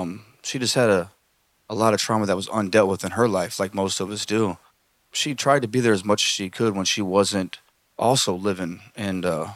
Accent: Indiana, United States; Yeah, I mean, I grew up in Elkhart County. I mean, I grew up on the river with my grandparents

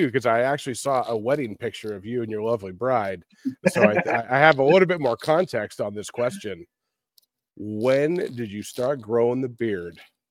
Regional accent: Portland, Oregon, United States; I grew up in Portland. It's a sad state of affairs.

